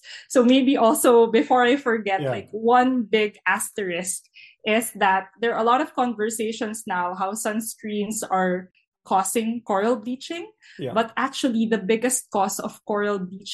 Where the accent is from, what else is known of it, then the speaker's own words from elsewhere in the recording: Philippines; as a Filipino